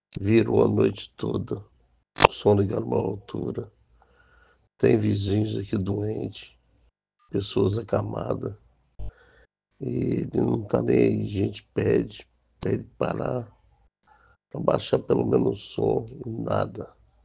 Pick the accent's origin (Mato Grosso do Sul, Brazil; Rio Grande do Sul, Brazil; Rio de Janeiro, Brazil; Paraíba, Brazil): Rio de Janeiro, Brazil; Bom Jesus do Itabapoana; Eu sou aqui de Bom Jesus do Itapapuana, loteamento Isaías.